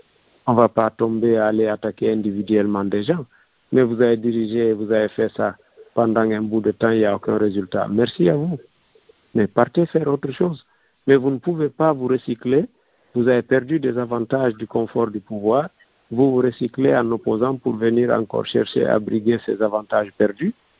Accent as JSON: {"language": "French", "country": "Guinea", "said": "le constat chez nous en Guinée, c'est que la Guinée est prise en otage"}